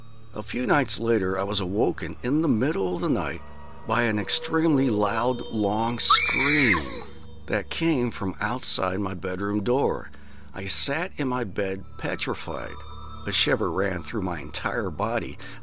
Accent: Iowa, United States; I grew up in Iowa, and I was working at a data center

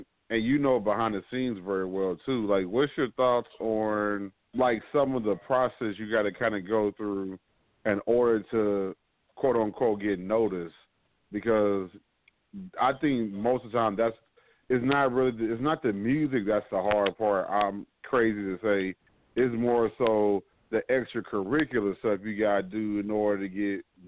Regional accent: Trenton, New Jersey, United States; now in Texas, United States; before I came down here to Texas, I was from Jersey. Yeah, I'm from Trenton to be exact.

